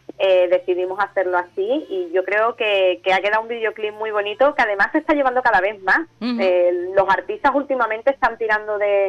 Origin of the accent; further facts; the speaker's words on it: Conil, Andalusia, Spain; Conil ya de por sí que es un pueblo, no porque sea mi pueblo, pero la gente es súper cariñosa